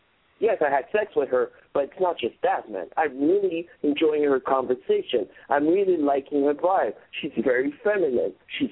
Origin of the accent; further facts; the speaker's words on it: New York, United States; born there; But I was born here. I was born in New York. But my mom is Haitian. My father is American.